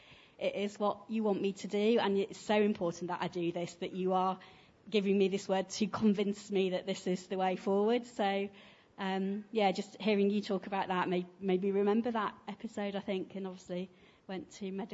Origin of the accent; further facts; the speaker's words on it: Yorkshire and the Humber, United Kingdom; So I grew up in Yorkshire, and there was this barn which had old coach seats in it